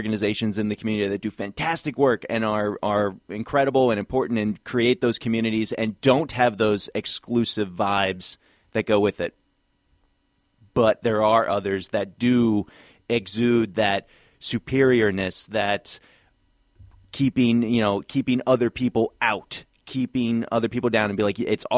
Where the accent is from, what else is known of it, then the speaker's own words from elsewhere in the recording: United States; everything that I was taught to be as a American man, as a male, as a member of the human race.